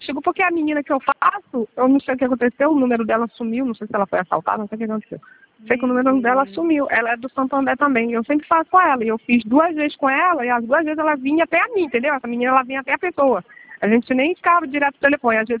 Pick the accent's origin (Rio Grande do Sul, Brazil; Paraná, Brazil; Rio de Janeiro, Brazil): Rio de Janeiro, Brazil; Nilópolis; Eu sou de Nilópolis